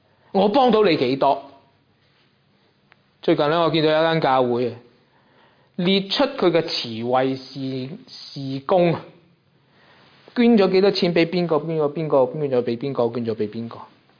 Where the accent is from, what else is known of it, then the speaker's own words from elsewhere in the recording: China; 我们中国人都有句说话啦